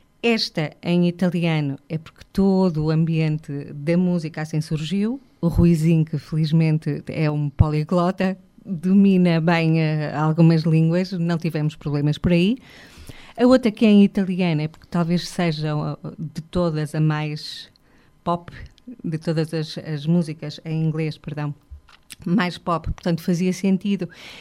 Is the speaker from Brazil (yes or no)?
no; Portugal; sou portuguesa